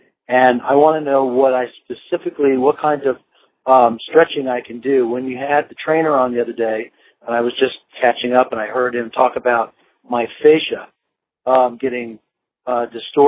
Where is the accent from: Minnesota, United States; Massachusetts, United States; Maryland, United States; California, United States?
Maryland, United States; Reisterstown; I'm a hiker from Reisterstown, Maryland.